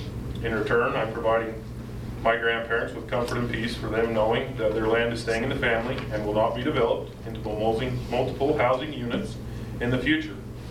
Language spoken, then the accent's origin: English; Daniel, Utah, United States; now in Midway, United States; I was born and raised here in Daniel.